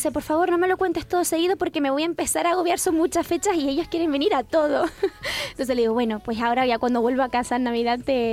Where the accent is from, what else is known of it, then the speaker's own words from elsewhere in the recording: Gáldar, Canary Islands, Spain; Galdar, al norte de Gran Canaria.